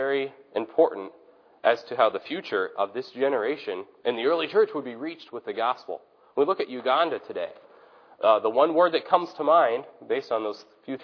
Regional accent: South Bend, Indiana, United States; That's true of my hometown in South Bend, Indiana

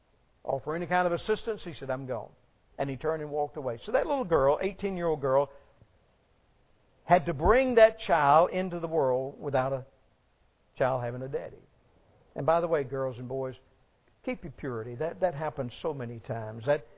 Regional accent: Atlanta, Georgia, United States; But I was growing up in Atlanta, and we lived in 16 different places in the 19 years that I lived at home, and never very far from one another

